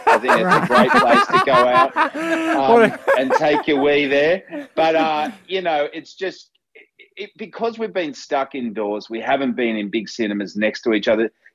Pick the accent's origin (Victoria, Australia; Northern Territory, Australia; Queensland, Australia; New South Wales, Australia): New South Wales, Australia; Cronulla; You know, I'm from Cronulla, you know, like what is going on, you know?